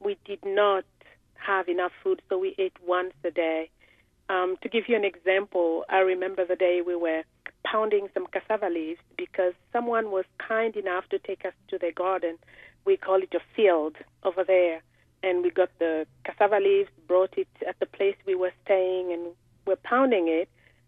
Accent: Republic of the Congo; Well, I'm from Congo.

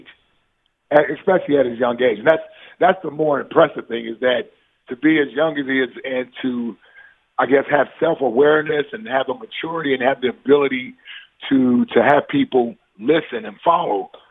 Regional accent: Cincinnati, Ohio, United States; I'm from Cincinnati.

